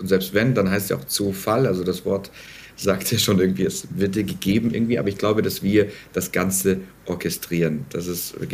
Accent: Berlin, Germany; born there; Ich bin in Berlin geboren. Ich bin Kind von zwei Arbeitern

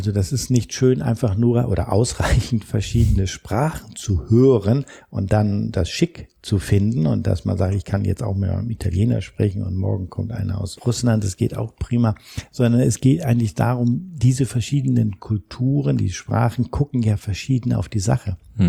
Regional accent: Germany; Wir als Deutscher wüssten immer nur, jetzt bin ich am Eingang

